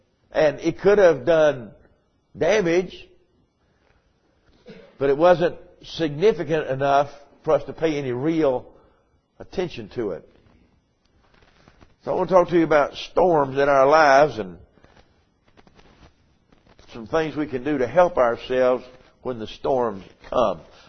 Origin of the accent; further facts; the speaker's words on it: United States; I was born and raised over here on the Catawba River.